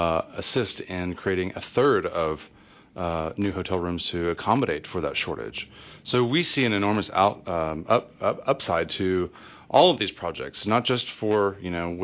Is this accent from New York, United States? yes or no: no; Tulsa, Oklahoma, United States; Well, and you know, I'm not from here. I'm from Tulsa.